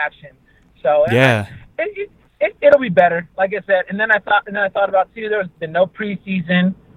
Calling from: Fresno, California, United States; from Fresno, Fresno, California.

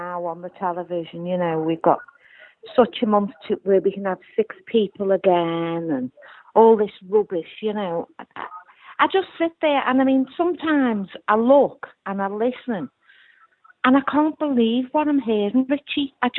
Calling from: Liverpool, North West England, United Kingdom; Liverpool.

